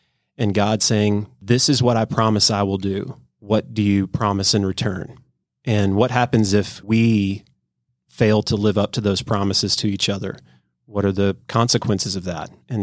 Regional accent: Nashville, Tennessee, United States; I was born and raised in Nashville with three boys and a wife

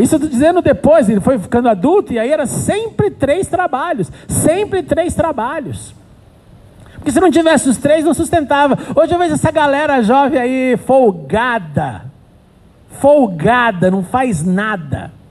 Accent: São Paulo, Brazil; Eu falei, não, eu sou de São Paulo.

